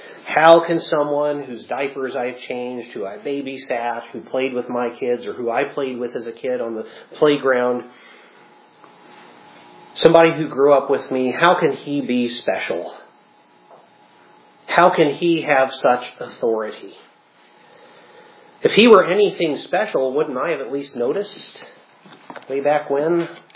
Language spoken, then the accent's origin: English; Sorrento, Illinois, United States; the last I knew that Sorrento, Illinois, my hometown, has about 600 people. The sign said 650 when I was growing up.